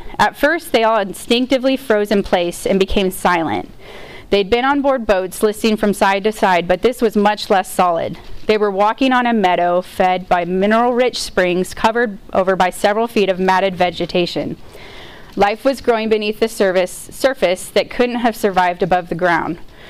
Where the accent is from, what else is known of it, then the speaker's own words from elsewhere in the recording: Kansas, United States; So for me, I'm from Kansas, so I've been driving for a really, really long time, legally and illegally.